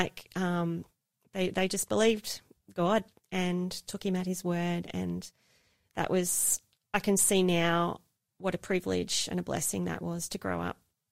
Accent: Wallsend, New South Wales, Australia; also born or lived in Sydney; And my parents were living at Beresfield at the time. So I spent a lot of time growing up in Wallsend and a little bit at Redhead, and then spent some time in exile in Sydney. And now I'm back in God's country, back here in Newcastle.

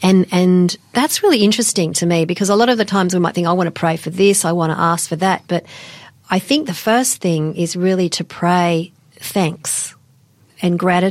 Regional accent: Western Australia, Australia; now in Adelaide, Australia; Yeah, I'm from Western Australia, and I used to be an actress and a yoga teacher, but now I'm here in Adelaide

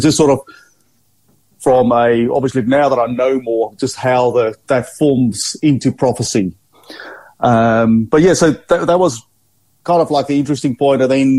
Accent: South Africa; born there; Yeah, so I was born in South Africa, and basically our family wasn't really particularly religious.

